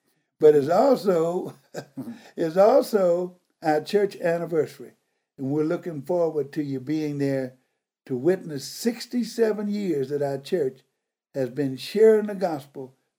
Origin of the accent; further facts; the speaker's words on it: Mississippi, United States; born there; And this was a rich white lady who lived in the city where I was born in Bahia, Mississippi.